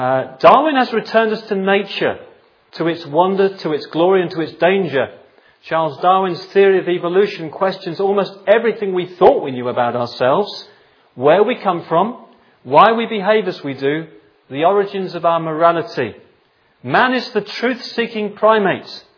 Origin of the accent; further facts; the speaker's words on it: Leicester, East Midlands, United Kingdom; We're from Leicester. That's where we're based.